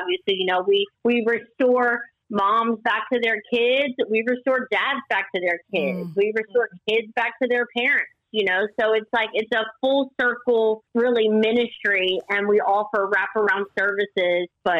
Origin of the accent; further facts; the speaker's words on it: Harrisonburg, Virginia, United States; All right. Well, I'm from Harrisonburg, Virginia, but really I'm from a little bit of everywhere.